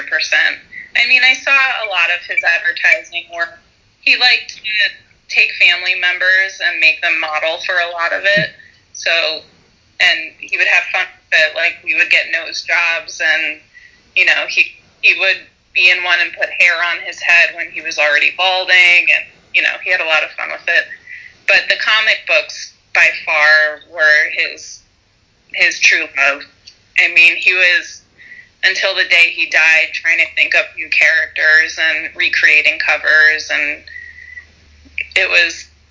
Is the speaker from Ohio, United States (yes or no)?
no; New York City, New York, United States; I grew up in New York City, and he lived 40 blocks south of me.